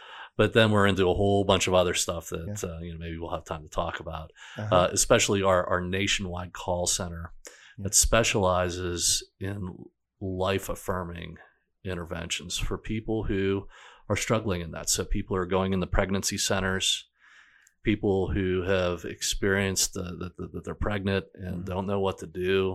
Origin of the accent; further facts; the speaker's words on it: Greensburg, Pennsylvania, United States; My hometown is Greensburg. It's about 45 minutes east of Pittsburgh.